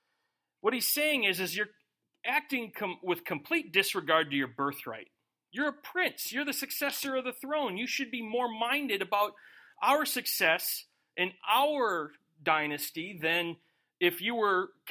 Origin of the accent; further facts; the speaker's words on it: United States; I'm American. We don't wait.